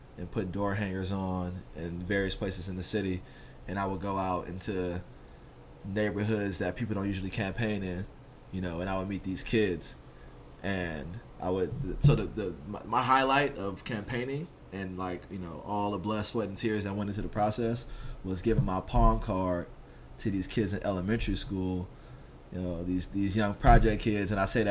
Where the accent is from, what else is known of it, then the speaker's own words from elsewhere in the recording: San Francisco, California, United States; I grew up in San Francisco, and we didn't really have folks on the board that reflected the lived experience that I went through coming up in the city.